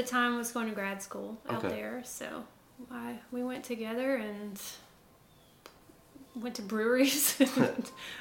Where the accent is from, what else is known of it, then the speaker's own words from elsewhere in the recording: Tuscaloosa, Alabama, United States; Yeah, because I was from Tuscaloosa and... raised in a music family